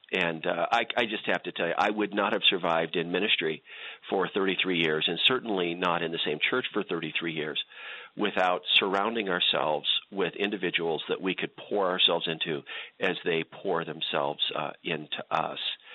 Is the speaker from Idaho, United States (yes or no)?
yes; Idaho, United States; moved away; also born or lived in Grand Rapids, Michigan / Northern California; And so, Neil, I had been raised in southeastern Idaho for 12 years of my life. That was home. That was ordinary.